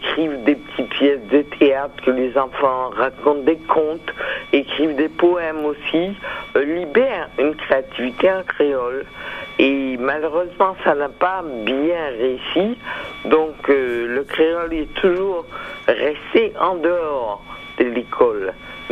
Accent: Guadeloupe, France; born there; Je suis né en Guadeloupe, dans ce pays qui est un département français d'outre-mer. Donc la langue officielle est le français. Il y a une autre langue que nous parlons qui est le créole.

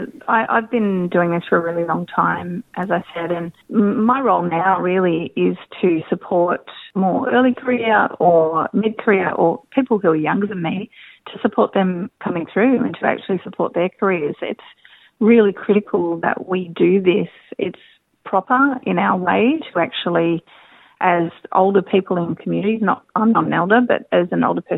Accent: Perth, Western Australia, Australia; I grew up in the Bronx of Perth in a place called the KGB, which a lot of black fellas from over here will know. It's Kandula Balgagirwin state housing, you know, and I grew up in that place

